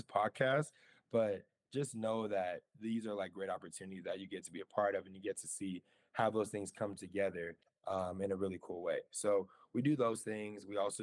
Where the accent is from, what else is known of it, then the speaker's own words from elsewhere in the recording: Denver, Colorado, United States; So, you know, I mentioned I'm from Denver, Colorado, by way of Ghana. My parents were both born in Ghana. Also my sister. I'm the American in the household who was born here.